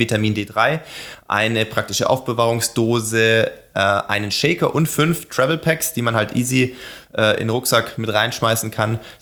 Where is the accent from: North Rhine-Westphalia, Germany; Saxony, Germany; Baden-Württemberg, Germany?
Baden-Württemberg, Germany; Ehningen; now in Regensburg, Germany; im Umland von Sindelfingen, von meinem ursprünglichen Ort, wo ich aufgewachsen bin, Ehningen und sowas